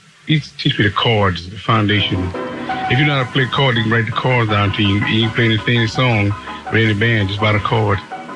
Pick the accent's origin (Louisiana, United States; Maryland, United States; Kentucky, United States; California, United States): Louisiana, United States; New Orleans; I was born on Julian Avenue, down here in the Ninth Ward. They said I was born in a house at 1939 Julian Avenue.